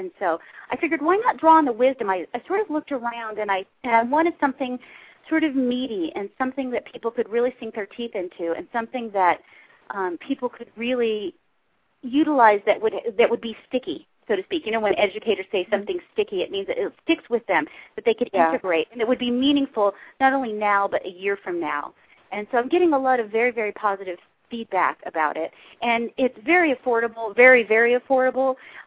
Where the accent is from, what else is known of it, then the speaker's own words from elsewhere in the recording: Huntington Beach, California, United States; We were sort of more the OC. I grew up in Huntington Beach.